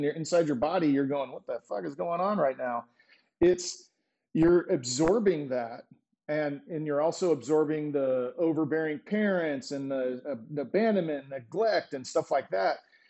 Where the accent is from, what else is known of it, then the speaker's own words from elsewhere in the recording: Oklahoma, United States; also born or lived in California; And if like me, I grew up in Oklahoma, it was rub some dirt on it, you pussy, and stuff like that.